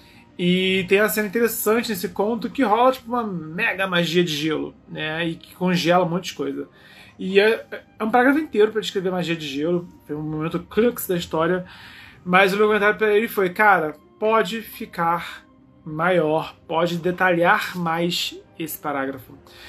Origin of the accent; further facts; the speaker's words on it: Rio de Janeiro, Brazil; Porque eu fui pensando, pô, eu sou do Rio de Janeiro, tá?